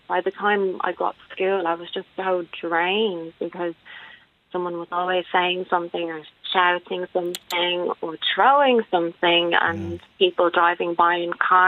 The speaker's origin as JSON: {"language": "English", "country": "Ireland", "tie": "born or raised there", "said": "I am too mixed race. My mum is Irish and my dad is Nigerian, and unfortunately I too received a lot of racism growing up in Ireland, and I still do to this day."}